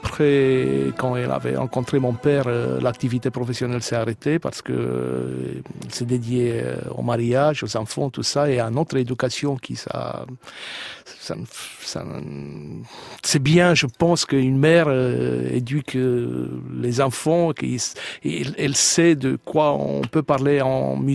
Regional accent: Bucharest, Romania; Si, je suis né là-bas, à Bucarest, en Roumanie, oui.

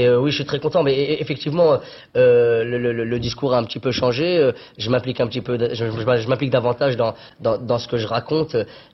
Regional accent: Trappes, Île-de-France, France; je viens de Trappe, une banlieue assez chaude

